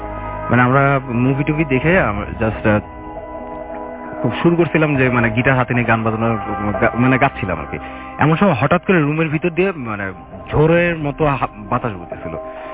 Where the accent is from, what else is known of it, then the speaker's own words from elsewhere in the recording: Narayanganj, Dhaka Division, Bangladesh; নারায়ণগঞ্জ থেকে আসছি।